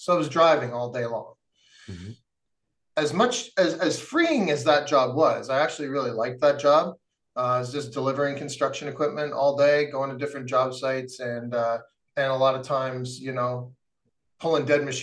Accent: Gravenhurst, Ontario, Canada; also born or lived in Orillia; I grew up mostly in Gravenhurst, Ontario. Born in Orillia, Ontario.

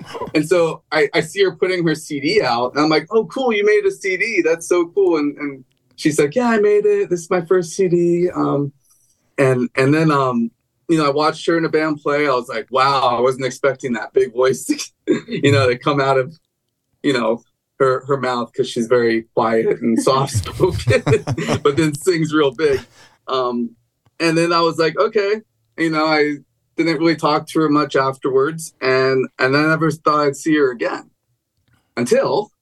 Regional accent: Seattle, Washington, United States; I grew up in Seattle during when a lot of the grunge and indie rock scene was going on.

